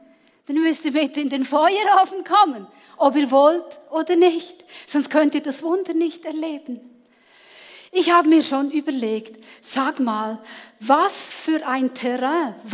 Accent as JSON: {"language": "German", "country": "Switzerland", "said": "ich bin auch Schweizerin, aber ich bin hier nicht im Exil."}